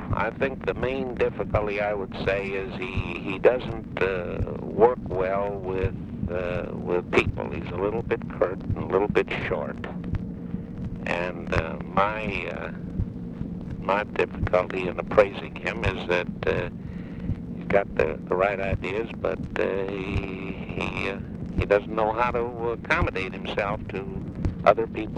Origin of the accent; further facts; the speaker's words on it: Michigan, United States; No, sir. I'm from, my state is Michigan.